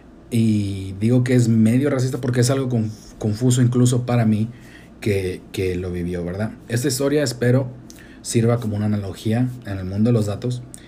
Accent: Tijuana, Baja California, Mexico; Yo soy de Tijuana y siempre estoy haciendo chistes. Todos saben que yo soy de Tijuana, que yo soy mexicano.

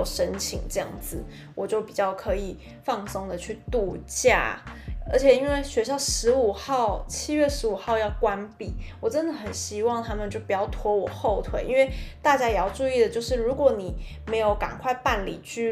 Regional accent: Taiwan; now in France; 因为我从台湾来法国的时候就带了超多的证件照

